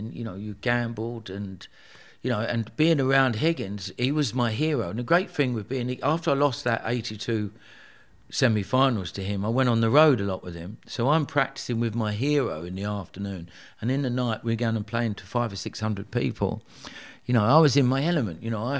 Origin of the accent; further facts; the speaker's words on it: Tooting, London, United Kingdom; You know, all of a sudden, like, I'm a kid from Tooting, I'm getting into nightclubs